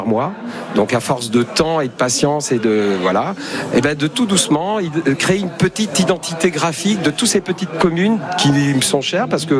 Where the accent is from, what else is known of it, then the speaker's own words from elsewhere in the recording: Italy; alors je suis italien, je parle beaucoup